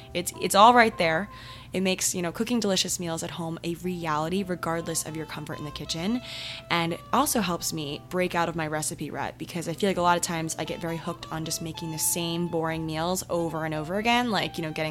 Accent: Maryland, United States; so my town, my hometown in Maryland, was kind of known, honestly, for like the whole premise of this episode, for just being ridiculously productive

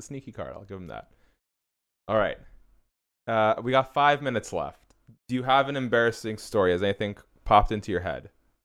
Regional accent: Canada; born there; I'm Canadian born but of Iranian heritage, so my ability to get in and out of the U.S. on a frequent basis is complicated enough as it is.

